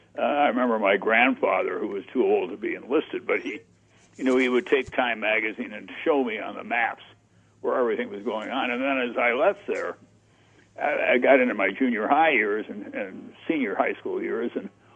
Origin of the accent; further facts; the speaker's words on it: Yankton, South Dakota, United States; I went with a teammate from my hometown, Yankton, who was highly, highly recruited, including by the Gophers.